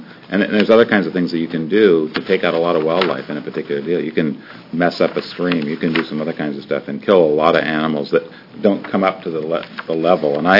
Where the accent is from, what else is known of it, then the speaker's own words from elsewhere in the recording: Port Angeles, Washington, United States; You know, I grew up in Port Angeles, Washington, and we have a lot of elk on the Olympic Peninsula